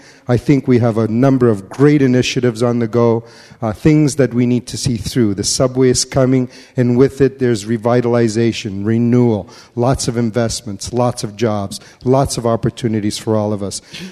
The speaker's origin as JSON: {"language": "English", "region": "Ontario", "country": "Canada", "tie": "born or raised there", "said": "I'm an immigrant to this country. When my family first came here, we settled not too far from here. I grew up on Weston near Finch. I live currently on Finch in Islington, a little north of Finch off of Islington."}